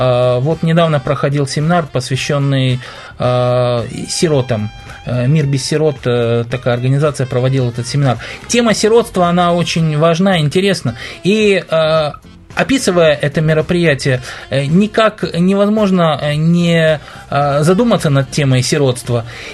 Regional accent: Ukraine; now in Moscow, Russia; мы находимся в Москве, а оба наших... Ну, мы оба фактически с Украины.

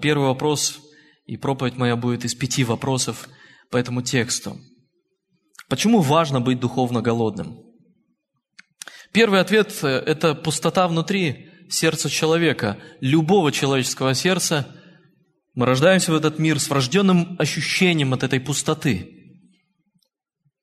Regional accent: Perm, Perm Krai, Russia; Я сам родом из Перми, и я помню, как однажды мне тогда было 9 лет

